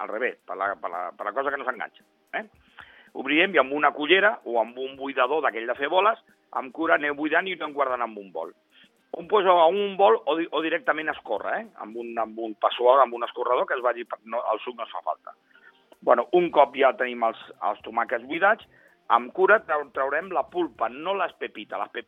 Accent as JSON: {"language": "Catalan", "town": "L'Hospitalet de Llobregat", "region": "Catalonia", "country": "Spain", "said": "Perquè els catalanes tenim, jo sóc d'Hospitalet, lògicament, tenim la mania d'anar a menjar les dugues."}